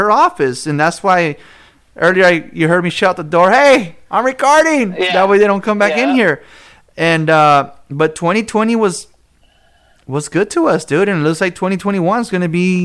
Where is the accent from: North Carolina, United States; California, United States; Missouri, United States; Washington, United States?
California, United States; because I'm originally from Ventura County. I originally started in Ventura County.